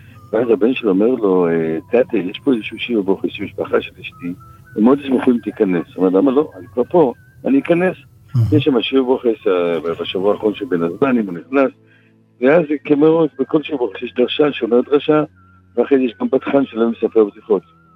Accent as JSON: {"language": "Hebrew", "town": "Jerusalem", "region": "Jerusalem District", "country": "Israel", "tie": "born or raised there", "said": "אני צריך כילד ללכת לפנות בוקר, שינה בחוץ, הקור הירושלמי כבר מתחיל, כבר מתספר, ואתה הולך עם סנדלים אבל עם שוודר. ככה אתה הולך לפנות בוקר, מחזיק את היד של אבא שלך ככה בחושך, ובקושי יש אור בירושלים"}